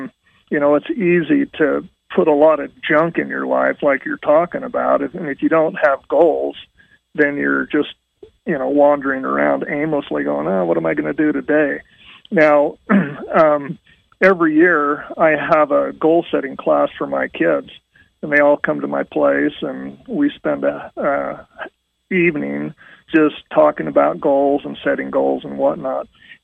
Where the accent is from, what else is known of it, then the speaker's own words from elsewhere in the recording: Utah, United States; You know, when we grew up in Utah, I think there was like 750,000 people is all that lived there.